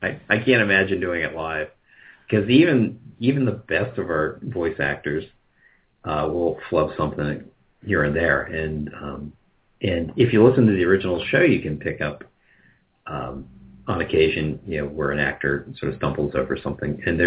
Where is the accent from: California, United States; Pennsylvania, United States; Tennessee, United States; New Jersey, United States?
Pennsylvania, United States; My hometown in Pennsylvania, the public radio station there won't carry the show.